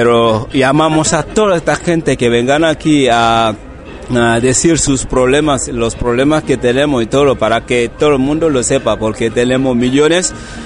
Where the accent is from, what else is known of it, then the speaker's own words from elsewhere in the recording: Senegal; Yo soy de Senegal.